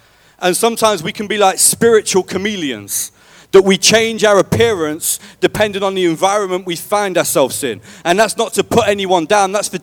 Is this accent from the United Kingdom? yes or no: yes; Scarborough, Yorkshire and the Humber, United Kingdom; He lived miles and miles away. I was from Scarborough, and my dad was from London.